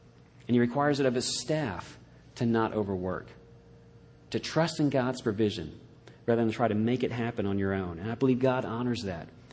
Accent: Atlanta, Georgia, United States; but I like him as an example here because I grew up in Atlanta.

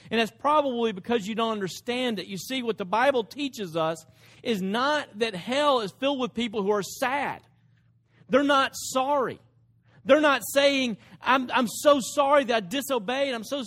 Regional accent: Dresden, Tennessee, United States; I grew up in Dresden, Tennessee. My dad's a truck driver.

